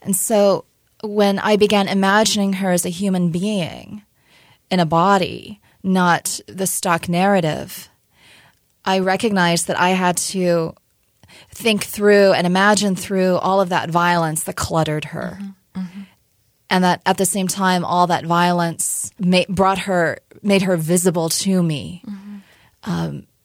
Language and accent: English; Oklahoma, United States; And I recognized that particularly growing up in Oklahoma, which back in the 80s and 70s, of course, we didn't have the internet.